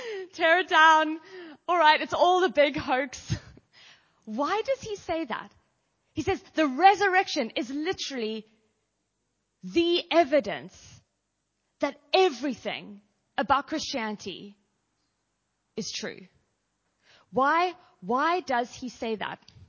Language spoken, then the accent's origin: English; South Africa; now in Oxford, United Kingdom; I'm South African, but I've been here for, yes, but I've been here for 10 years, so it goes in and out